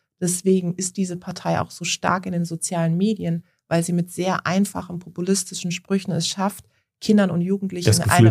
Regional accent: Baden-Württemberg, Germany; in Baden-Württemberg, in meinem Heimatbundesland, in Karlsruhe.

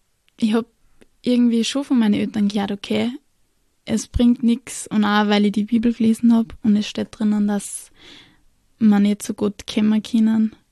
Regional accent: Salzburg, Austria; moved away as an adult; now in Upper Austria, Austria; Ich bin jetzt gerade 23 Jahre alt geworden. Ich komme ursprünglich aus dem Land Salzburg. Habe vor 1,5 Jahren geheiratet und bin nach Oberösterreich gezogen

